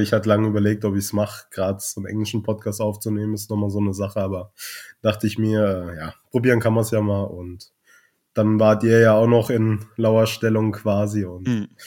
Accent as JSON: {"language": "German", "region": "Hesse", "country": "Germany", "tie": "born there", "said": "Da ich gebürtiger Hesse bin und nur Wahlbayer bin"}